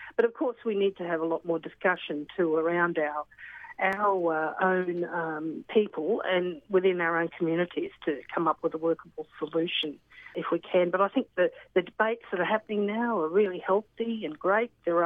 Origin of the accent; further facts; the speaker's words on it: Queensland, Australia; as a Queenslander